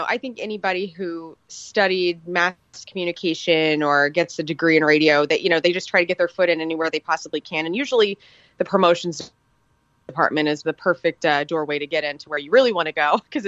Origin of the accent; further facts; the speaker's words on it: Carbondale, Illinois, United States; also born or lived in St. Louis; I'm an Illinois girl. So I grew up in near Carbondale, and then I moved to St. Louis when my mom got remarried whenever I was like 13.